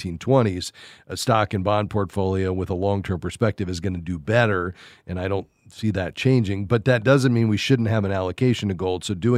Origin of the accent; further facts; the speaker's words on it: Florida, United States; I grew up not too far from that swampland, so I know it well. I'm from South Florida myself, so I've spent some time out there in the Florida Everglades.